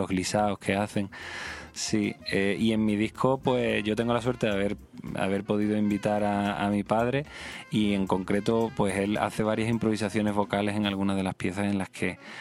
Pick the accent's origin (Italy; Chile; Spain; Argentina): Spain; El Puerto de Santa María, Andalusia; Sí, ahí en el puerto de Santa María, al lado de Cádiz, es donde yo me he criado y bueno, y con mucha conexión con Cádiz.